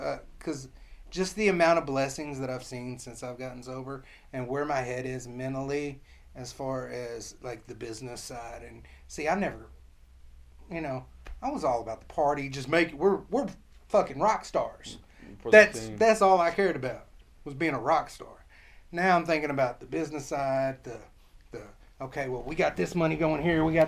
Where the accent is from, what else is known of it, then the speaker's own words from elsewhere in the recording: Kentucky, United States; I'm from Kentucky, so I like the beats I like making are like really trapped out bluegrass music.